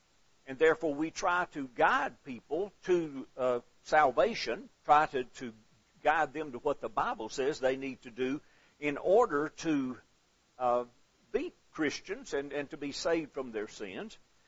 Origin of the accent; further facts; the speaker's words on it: Alabama, United States; But we are glad to be here. We're from North Alabama.